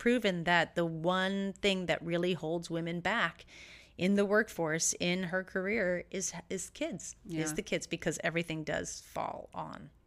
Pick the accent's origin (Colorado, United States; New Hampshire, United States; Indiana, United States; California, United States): New Hampshire, United States; it was based on New Hampshire, where I was from.